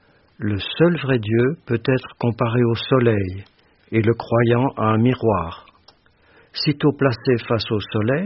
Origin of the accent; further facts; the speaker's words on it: Namur, Wallonia, Belgium; comme je suis de Namur, je vais préciser l'événement qui aura lieu à Namur